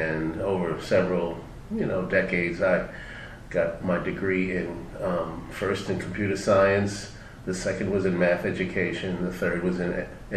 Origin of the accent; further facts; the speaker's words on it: New York City, New York, United States; I was born in New York City, Beth Israel Hospital, in 1951. I lived in the Riverton from then with my parents